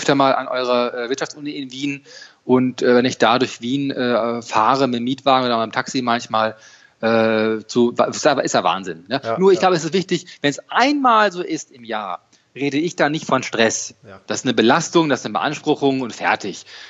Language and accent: German; Dortmund, North Rhine-Westphalia, Germany; born there; 44 Jahre alt, geboren in Dortmund, Fan von Borussia Dortmund.